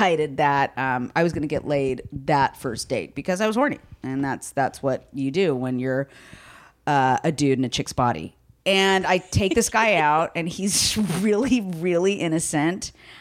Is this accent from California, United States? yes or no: yes; Downey, California, United States; I mean, I might be from LA, but I was born and raised in Downey.